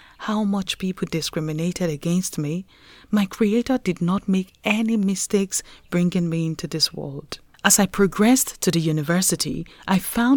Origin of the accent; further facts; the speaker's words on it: Akwa Ibom, Nigeria; this is my story. I come from Akwa Ibom, a vibrant state in the south-south region of Nigeria.